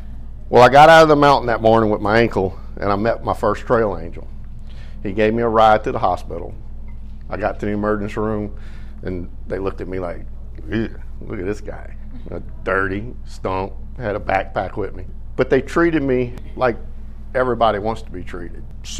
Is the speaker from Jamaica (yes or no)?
no; Slidell, Louisiana, United States; I was born and raised here in Slidell. My family goes back probably as much as four generations right here in Slidell. I was born right there on around Fremo Avenue and raised in Possum Hollow Park.